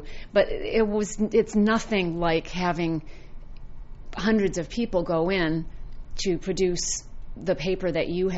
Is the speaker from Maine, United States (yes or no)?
yes; Mexico, Maine, United States; it's about growing up in Mexico, Maine, in the year 1963, when I was 9 years old.